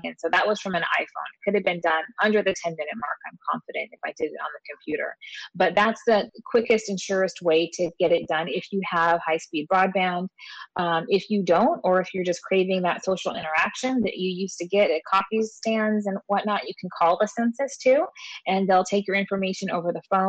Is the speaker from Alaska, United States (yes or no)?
yes; McGrath, Alaska, United States; You know, I grew up in McGrath.